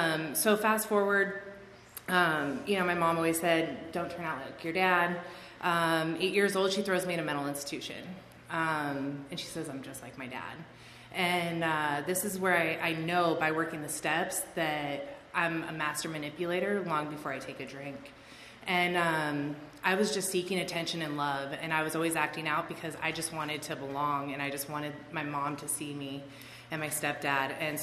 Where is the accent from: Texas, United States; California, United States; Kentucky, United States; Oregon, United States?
California, United States; also born or lived in Oceanside; now in Lancaster, United States; I was born in Oceanside, California, on Camp Pendleton, at a naval base and a naval hospital. And life was good growing up in San Diego County, not gonna lie.